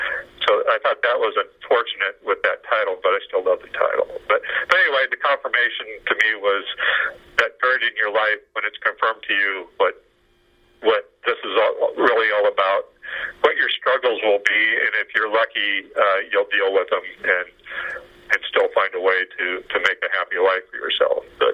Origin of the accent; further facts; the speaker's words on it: Kent, Washington, United States; I grew up in Kent, Washington, which is a suburb of Seattle.